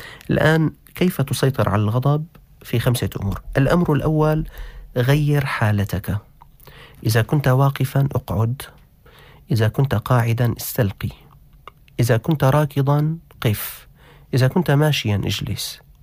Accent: Syria; شركات البناء الموجودة عندنا في الشام.

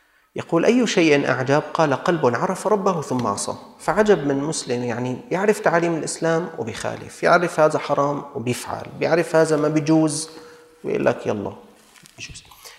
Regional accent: Syria; نحن من الشام، نحن مسلمين، نحن من المالكي،

